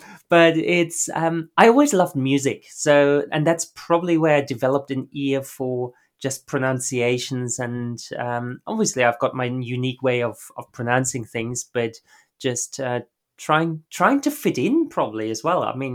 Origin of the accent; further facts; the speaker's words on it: Germany; English is a second language; moved away; also born or lived in Japan; I'm not even English speaking originally. So, born and raised in Germany, and then lived all over the world. So that's where different accents came from. Went to boarding school for a year in Scotland. Lived in Japan for a while. Worked in Russia for a while, and now my home is Melbourne in Australia.